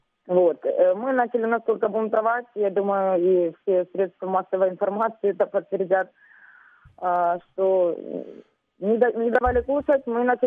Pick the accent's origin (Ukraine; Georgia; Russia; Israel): Ukraine; Sloviansk, Donetsk Oblast; Они проходят мимо, спрашивают, а вы откуда? Мы говорим, со Славянска.